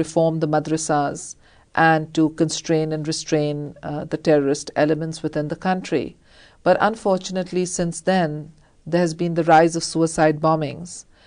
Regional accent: Pakistan; as a Pakistani leader who wants to see the stability and unity of my country and see Pakistan go on the path of moderation

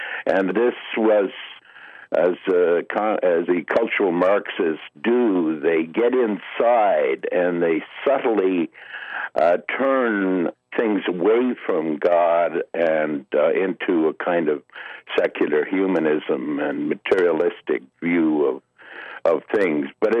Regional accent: Canada; even though I was raised in Canada and living in Canada. I came down there in 64 and 65.

